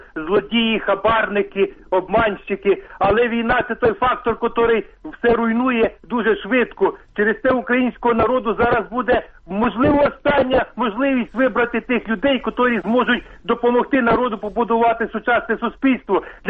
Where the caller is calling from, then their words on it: Zaporizhzhia, Zaporizhzhia Oblast, Ukraine; Запоріжжя.